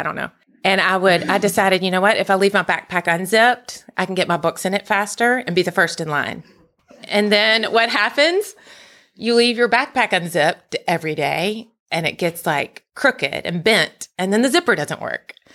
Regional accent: Memphis, Tennessee, United States; So I was born and raised in Memphis. I was in a household of three girls.

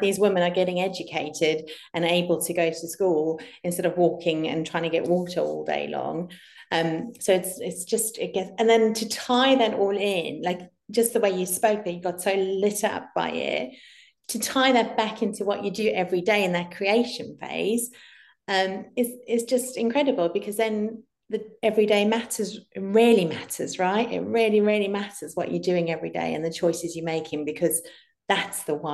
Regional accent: South Africa; Growing up in South Africa, we have massive trees, really big trees, because there's lots of space there.

